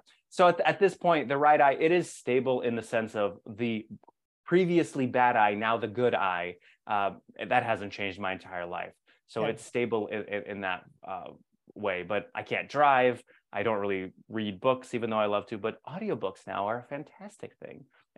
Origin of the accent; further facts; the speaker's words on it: Nashville, Tennessee, United States; and I grew up in Nashville, I went to school in Nashville.